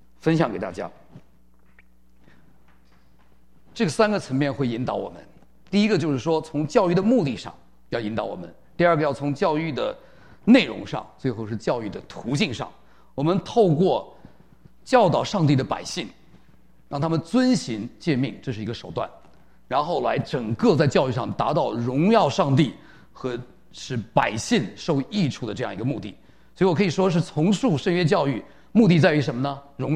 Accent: China; 我们大陆人啊已经习惯在谎言中生活

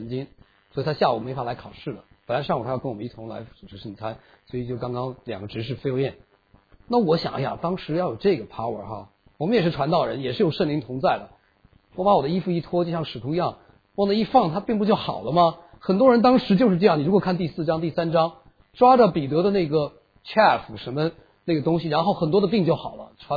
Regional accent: Northeast China, China; 你大概不是咱们东北人

